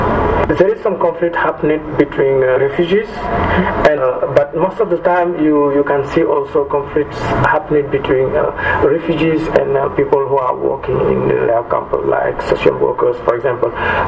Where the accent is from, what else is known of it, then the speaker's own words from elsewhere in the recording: Senegal; I come from Senegal and I'm living in Léa Centre.